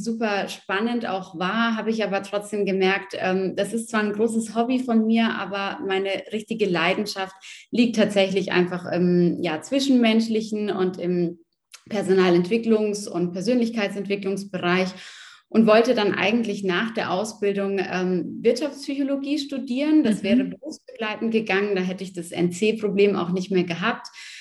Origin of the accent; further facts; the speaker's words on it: Munich, Bavaria, Germany; bin aus München und bin 27 Jahre alt